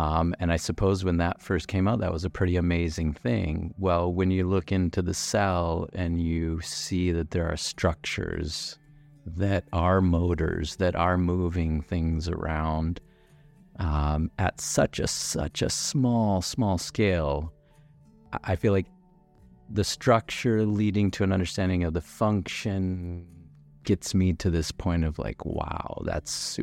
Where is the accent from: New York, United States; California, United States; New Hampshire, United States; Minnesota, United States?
Minnesota, United States; I was living in my home state of Minnesota.